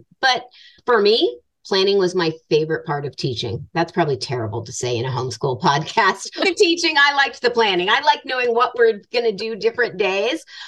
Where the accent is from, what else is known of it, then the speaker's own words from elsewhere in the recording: Manchester, New Hampshire, United States; born there; So first of all, I have to say I was born in Manchester.